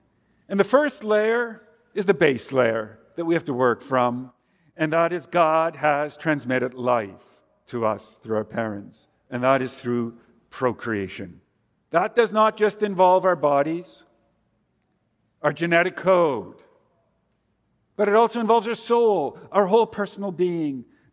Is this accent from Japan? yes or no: no; Canada; also born or lived in Germany; I was born in Germany. And though I was very young when we emigrated to Canada